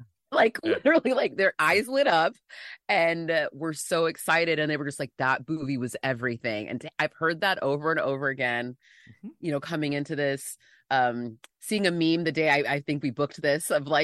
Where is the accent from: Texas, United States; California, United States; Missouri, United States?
California, United States; San Diego; now in Los Angeles, United States; I'm in LA now, but I grew up in San Diego and it is conservative as all get out.